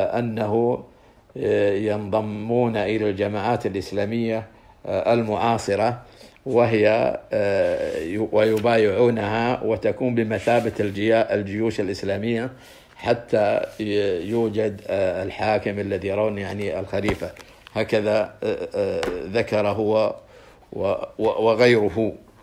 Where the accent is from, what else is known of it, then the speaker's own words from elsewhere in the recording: Saudi Arabia; زعزعة الثقة في أهل العلم وولاة الأمر في بلادنا السعودية